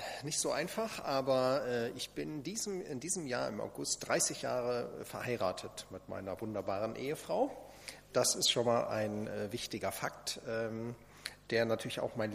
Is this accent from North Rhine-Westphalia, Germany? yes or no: no; Lower Saxony, Germany; born there; Ich bin in Niedersachsen geboren und irgendwie dort fühle ich mich auch so heimatlich verbunden, obwohl ich die geringste Zeit dort gewohnt habe.